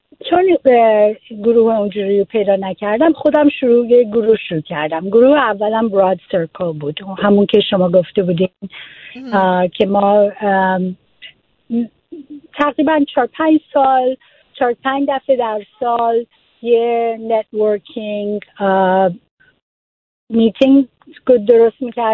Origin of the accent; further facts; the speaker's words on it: Iran; now in United States; ما وقتی از ایران آمدیم آمده بودیم شیکاگو و من اونجا دانشگاه رفتم.